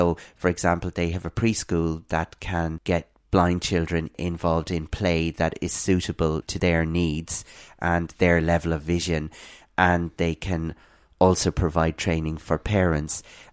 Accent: Connacht, Ireland; community of South Roscommon, where I was originally from.

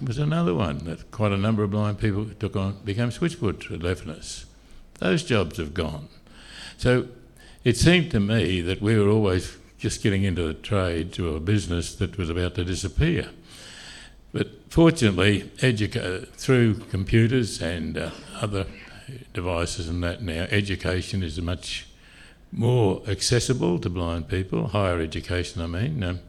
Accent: Queensland, Australia; born there; But I did get a job there because I was born in Queensland, so we got round that one.

